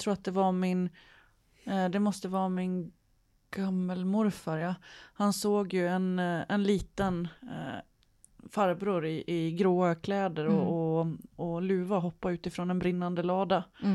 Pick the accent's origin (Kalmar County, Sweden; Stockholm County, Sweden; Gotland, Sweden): Gotland, Sweden; Jag är uppvuxen på Gotland, men jag har ju familj runt Uppsala och så också.